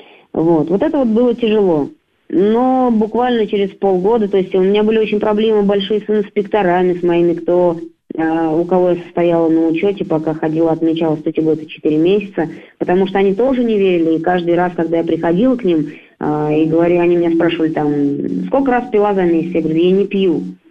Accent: Saratov, Saratov Oblast, Russia; для меня все-таки Саратовская область, это, ну, как край родной, я тут родилась в Саратове, жила до 20 лет, целых до 21-го.

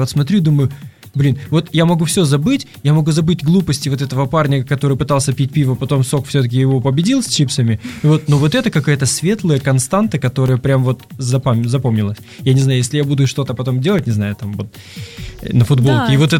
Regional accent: Tyumen, Tyumen Oblast, Russia; born there; Казахстан, я родился в Тюмени, между прочим.

